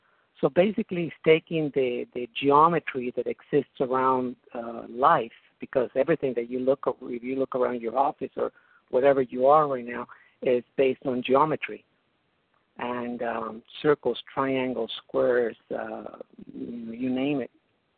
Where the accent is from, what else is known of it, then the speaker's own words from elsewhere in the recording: Mexico City, Mexico; born there; English is a second language; I was born in Mexico City in a fairly well-to-do family, but I was the black sheep of the family